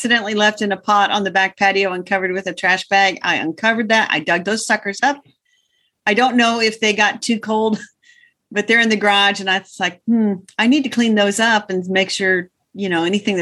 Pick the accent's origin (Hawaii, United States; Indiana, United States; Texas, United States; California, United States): Indiana, United States; Indianapolis; from Indianapolis, Indiana. I have a suburban garden measured in square feet.